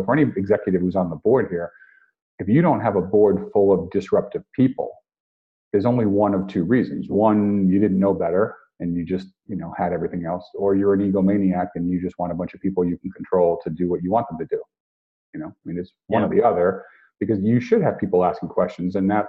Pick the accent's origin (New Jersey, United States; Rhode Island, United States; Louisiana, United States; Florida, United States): Rhode Island, United States; who happened to be from Rhode Island, and I was from Rhode Island. We were out in California